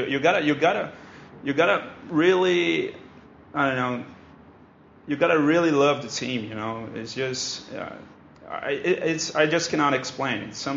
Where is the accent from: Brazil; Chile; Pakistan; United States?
Brazil; I'm from Brazil.